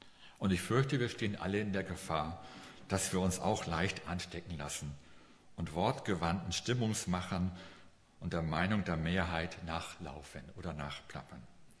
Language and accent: German; Schleswig-Holstein, Germany; Ich bin Schleswig-Holsteiner und bei uns ist Handball die erste Sportart.